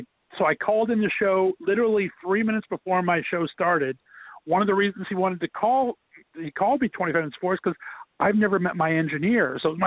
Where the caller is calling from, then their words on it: Ohio, United States; So I have the fate of my show and the engineering all happening in L.A. while I'm calling in from Ohio.